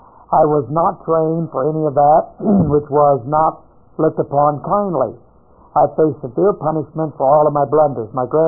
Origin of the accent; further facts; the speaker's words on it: India; moved away as an adult; now in United States; I came from India to the United States on a tourist visa in 95 with the intention of getting my daughter married.